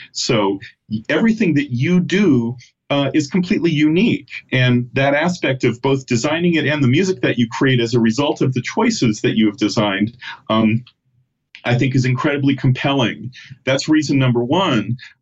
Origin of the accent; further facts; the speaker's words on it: California, United States; So I grew up in the Bay Area.